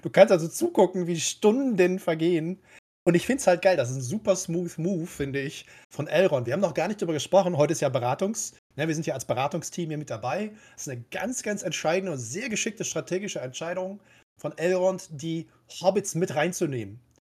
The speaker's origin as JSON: {"language": "German", "town": "Cologne", "region": "North Rhine-Westphalia", "country": "Germany", "said": "dass ich vielleicht ein bisschen viel erzähle als Kölner die ganze Zeit"}